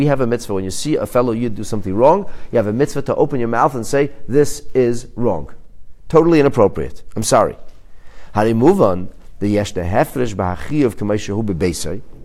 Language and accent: English; Canada; Because I'm a Canadian. Because I live here in Canada.